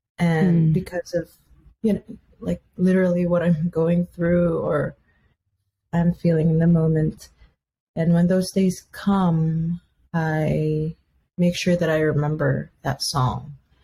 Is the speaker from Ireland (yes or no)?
no; Philippines; now in United States; And I grew up in the Philippines. My grandma raised us.